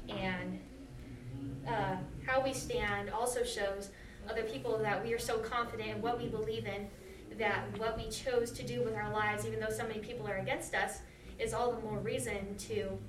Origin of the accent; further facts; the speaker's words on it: Raytown, Missouri, United States; we ended up in Raytown. And luckily for me, I was still little, but I also still had memories. And growing up in Raytown